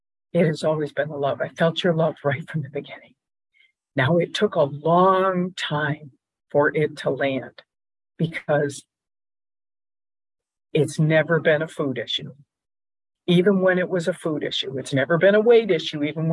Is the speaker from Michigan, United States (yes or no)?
yes; Michigan, United States; I'm not a California girl. I'm a Midwestern girl. I'm from Michigan.